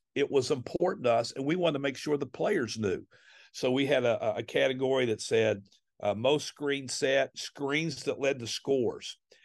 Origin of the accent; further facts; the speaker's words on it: West Virginia, United States; but I grew up in West Virginia.